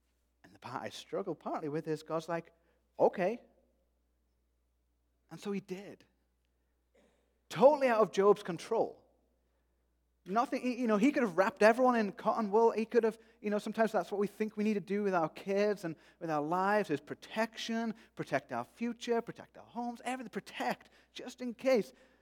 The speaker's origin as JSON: {"language": "English", "country": "United Kingdom", "said": "I'm British, I'm allowed."}